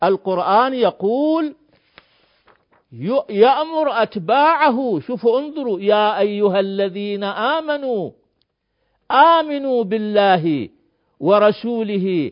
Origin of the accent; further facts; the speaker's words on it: Iraq; نحن في هذه الحقبة الزمنية من تاريخنا كعراقيين وكبشر